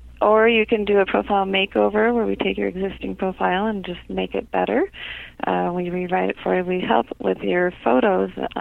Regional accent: St. Louis, Missouri, United States; now in Omaha, United States; I'm from St. Louis, go-karts.

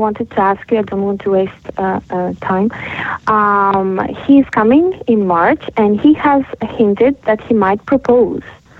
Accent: Greece; English is a second language

